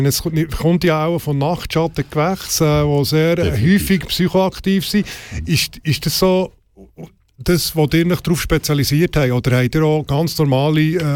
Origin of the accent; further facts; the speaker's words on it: Switzerland; dort sind wir Schweizer ja schon ein bisschen progressiv gewesen